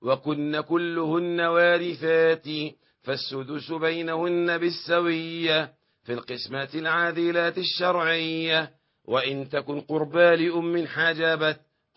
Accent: Egypt; يعني عندنا في مصر حينما يحيلون المسائل القضاء

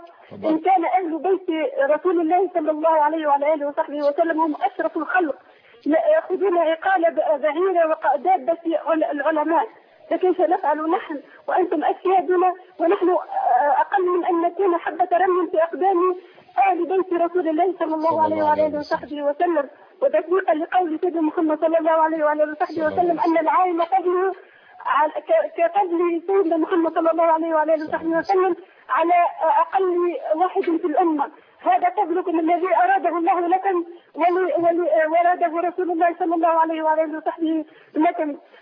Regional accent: Tunisia; من تونس مفتوح لكل علماء الأمة

